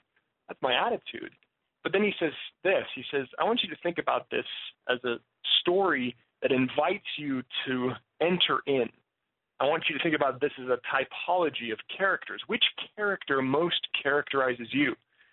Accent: Colorado, United States; I mean, she's from Oregon, and I'm from Colorado, so we were familiar with snow

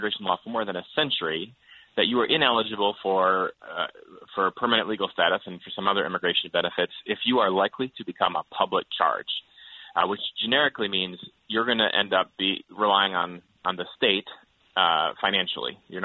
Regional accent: Wisconsin, United States; I didn't necessarily think about it growing up in Wisconsin, where, you know, I lived in a fairly ethnically homogenous community

